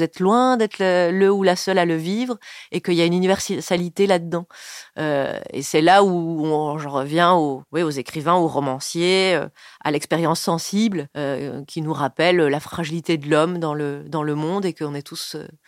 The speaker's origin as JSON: {"language": "French", "country": "Belgium", "said": "peut-être c'est parce que je suis belge"}